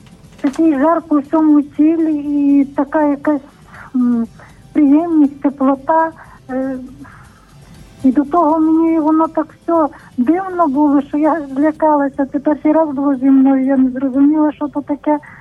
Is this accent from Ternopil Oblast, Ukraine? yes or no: yes; Ternopil, Ternopil Oblast, Ukraine; я з Тернополя.